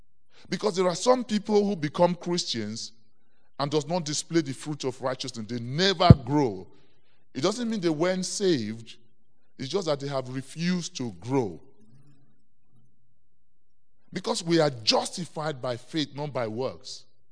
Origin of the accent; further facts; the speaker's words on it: Nigeria; born there; English is a second language; moved away; When I was born in Nigeria, English was not my first language. We had to learn it.